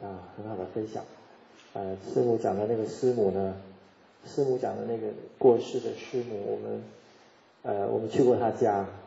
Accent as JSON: {"language": "Chinese", "country": "China", "said": "我们中国人很少那个你的盘子是黑色的"}